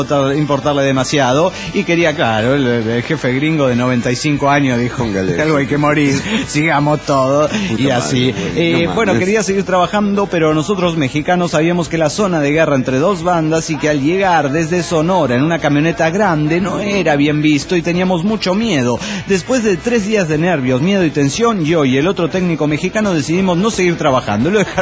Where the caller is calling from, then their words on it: Cochabamba, Bolivia; de Cochabamba, Bolivia.